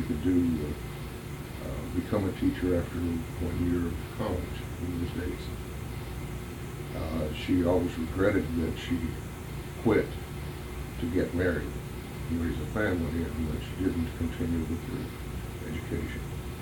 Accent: Kentucky, United States; born there; I was born in Bath County on November the 26th, 1944.

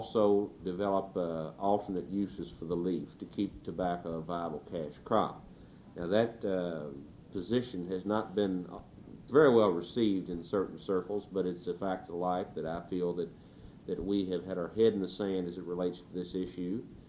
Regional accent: Henderson, Kentucky, United States; Henderson, Kentucky. I was born in Henderson, Kentucky, come from a pioneer family there in that area, settled in Henderson County in 1797

